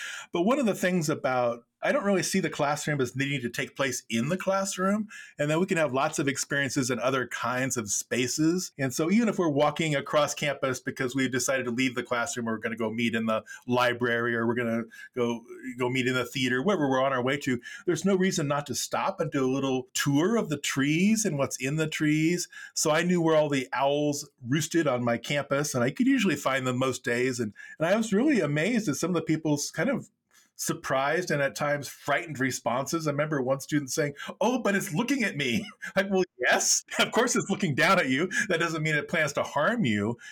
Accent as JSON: {"language": "English", "town": "East Los Angeles", "region": "California", "country": "United States", "tie": "born or raised there", "said": "I grew up in East LA, and I just basically would ride as far as I could, you know, in a 2 or 3 hour radius."}